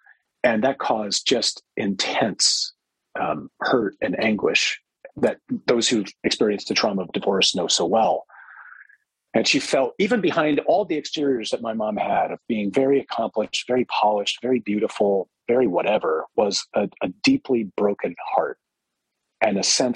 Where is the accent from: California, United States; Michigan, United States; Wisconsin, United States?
Michigan, United States; Detroit; So, growing up in Detroit, so my dad was CEO of Chrysler before Lee Iacocca.